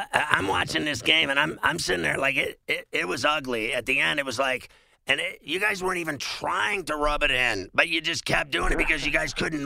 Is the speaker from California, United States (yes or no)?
yes; Huntington Beach, California, United States; so I'm from Huntington Beach, and so I've, like, done shows in your gym and everything else.